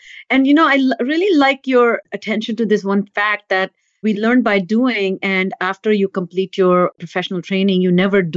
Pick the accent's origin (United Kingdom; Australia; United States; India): India; I grew up in India